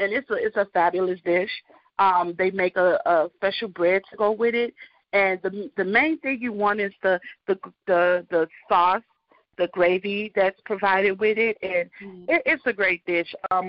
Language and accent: English; Chicago, Illinois, United States; I grew up on the south side of Chicago. I come back from a Southern and Caribbean style cooking background. My mom being from the South and my dad being from South America, Georgetown, Guyana.